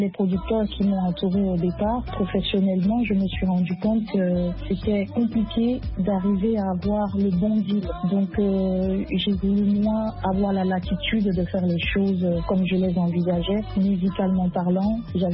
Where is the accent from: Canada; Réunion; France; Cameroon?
Cameroon; Anglophone Cameroon; Je suis originaire du Cameroun anglophone et j'ai grandi dans une famille de mélomanes.